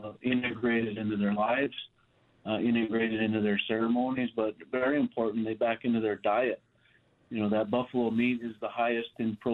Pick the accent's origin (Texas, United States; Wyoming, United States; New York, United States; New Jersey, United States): Wyoming, United States; Well, I grew up on the Wind River Reservation with a biologist's father and spent a good deal of my upbringing hunting and fishing and camping, spending time outdoors.